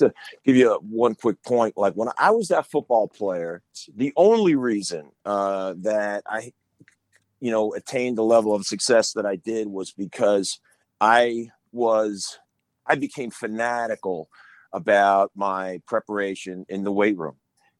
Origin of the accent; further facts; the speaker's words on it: New York, United States; I grew up on Long Island.